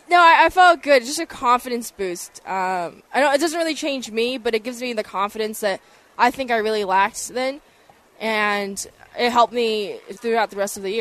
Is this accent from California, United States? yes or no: yes; Arcadia, California, United States; From Arcadia, California, which is right next to Pasadena.